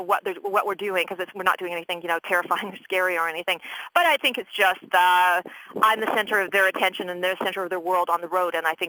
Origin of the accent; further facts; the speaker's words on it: Vancouver, British Columbia, Canada; because, of course, I'm from Vancouver, so I'm going to phone a few friends